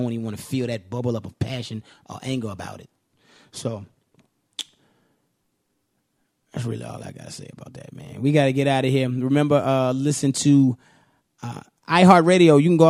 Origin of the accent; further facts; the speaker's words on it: Richmond, Virginia, United States; I can tell you my experience being a black man growing up in Richmond, Virginia, but still being in Virginia.